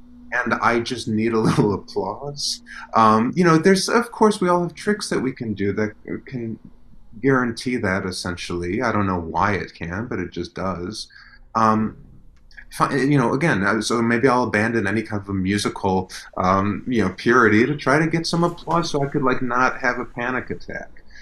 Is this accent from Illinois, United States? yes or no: yes; Chicago, Illinois, United States; he was a Chicago guy and I grew up in Chicago